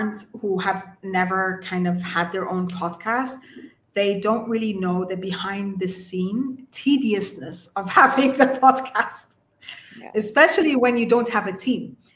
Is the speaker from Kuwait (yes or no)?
yes; Kuwait; So I went to a British school in Kuwait. I was born and raised in Kuwait. I'm Egyptian. I was born and raised there as an expat.